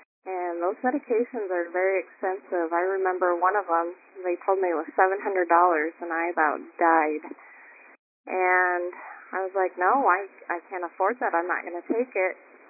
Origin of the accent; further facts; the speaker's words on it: Pocatello, Idaho, United States; I grew up in Pocatello, Idaho. The water quality there is horrible.